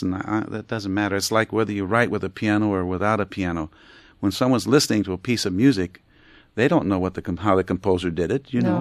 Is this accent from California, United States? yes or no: no; Aliquippa, Pennsylvania, United States; I played in many, around my hometown in Aliquippa.